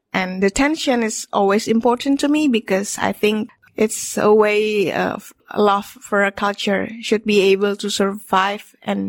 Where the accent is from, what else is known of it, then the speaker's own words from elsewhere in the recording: Jakarta, Indonesia; my family is Minahasan, but I grew up in Jakarta.